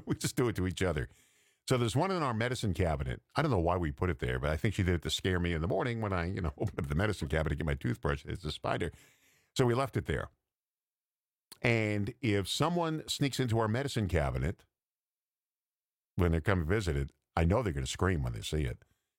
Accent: Massapequa, New York, United States; I said, I'm from Massapequa, the next town over. And I said, I went to Burner High School.

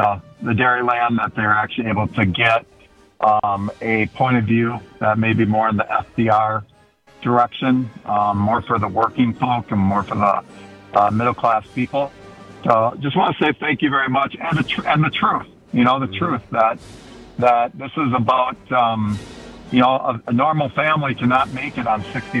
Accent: Durand, Wisconsin, United States; now in Los Angeles, United States; I'm originally from Durand, Wisconsin

